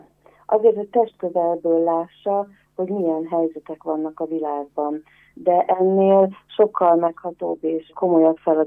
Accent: Csepel, Budapest, Hungary; én csepeli vagyok

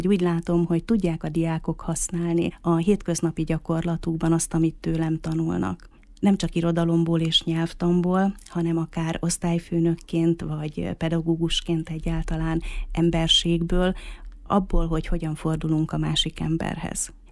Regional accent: Mezőkövesd, Borsod-Abaúj-Zemplén, Hungary; also born or lived in Miskolc; Miskolci születésű vagyok, bár Mezőkövesden nőttem föl. Igazából 18 éves koromtól ebben a városban élek.

